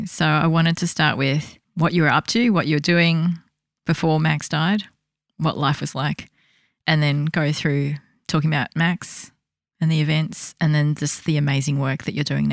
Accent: Canberra, Australian Capital Territory, Australia; And this is kind of coming around full circle because I came from Canberra. I came from not a wealthy background, a co-ed school, government school.

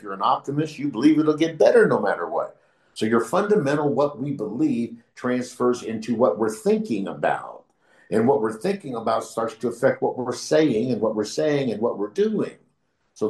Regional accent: United States; moved away as an adult; now in Negril, Jamaica; sabbatical that brought me to Negril, Jamaica, where I live now. I'm from America, but I live here where I do my missionary work.

